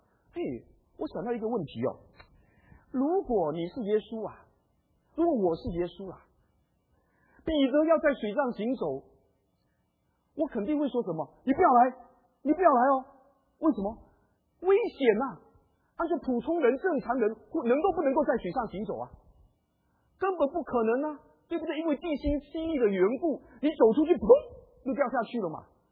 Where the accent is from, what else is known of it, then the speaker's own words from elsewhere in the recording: southern China, China; 不过南方人也性格豪爽哦，我是南方人，我也很豪爽啊